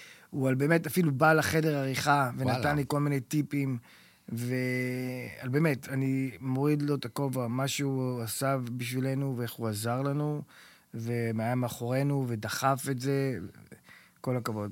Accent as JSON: {"language": "Hebrew", "country": "United States", "tie": "born or raised there", "also_born_or_lived": "Israel", "said": "אני נולדתי בישראל, אבל אני גדלתי באמריקה מגיל 9"}